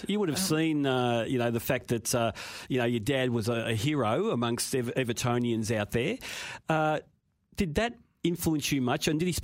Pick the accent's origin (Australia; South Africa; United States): Australia; we grew up obviously in Australia.